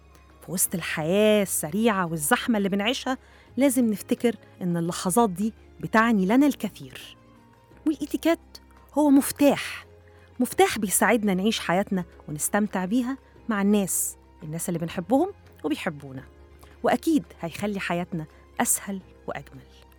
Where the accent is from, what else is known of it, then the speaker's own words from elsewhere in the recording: Egypt; الحمد لله بقى إحنا كمصريين عندنا ميزة كبيرة قوي وعظيمة قوي بصراحة